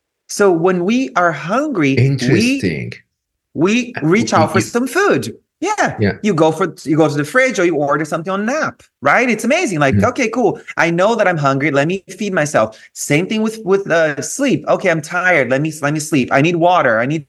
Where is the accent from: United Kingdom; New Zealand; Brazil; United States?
Brazil; growing up in Brazil to a Lebanese father and an Italian mother